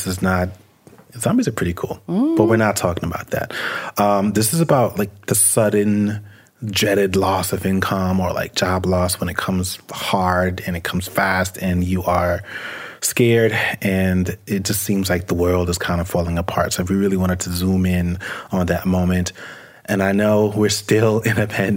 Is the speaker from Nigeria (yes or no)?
no; New York, United States; Which I will also say as a New Yorker, that's kind of how we say asked.